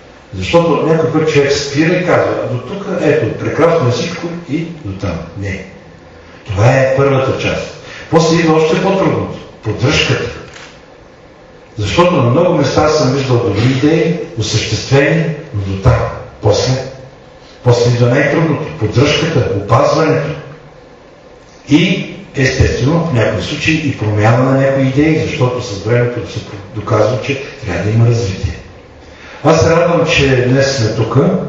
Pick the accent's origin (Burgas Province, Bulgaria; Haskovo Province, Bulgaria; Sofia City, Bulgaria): Haskovo Province, Bulgaria; Haskovo; когато аз бях студент, много от студентите, които бяхме от тук, всеки някак се сливаше да каже, че е от Хасково.